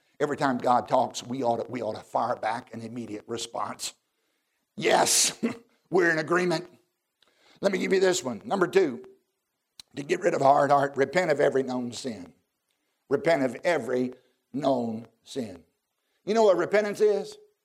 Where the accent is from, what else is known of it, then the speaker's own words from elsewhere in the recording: the South, United States; I'm from the South.